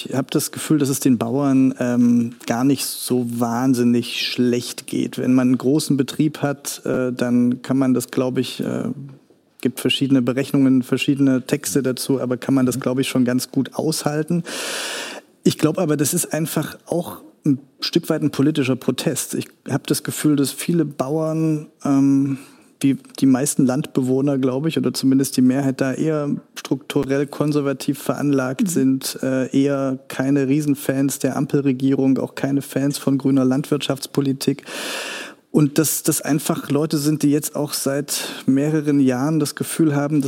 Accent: Saxony, Germany; ich bin Sachse wie Weselski

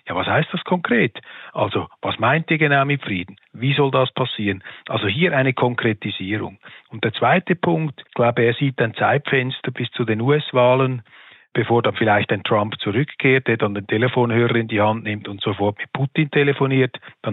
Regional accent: Switzerland; aus meiner Sicht, als Schweizer, als Zaungast dieser Konflikte

